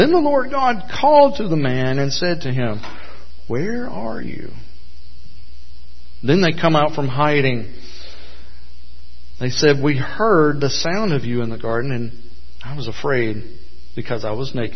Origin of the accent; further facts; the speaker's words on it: Georgia, United States; You know, I'm originally from Georgia.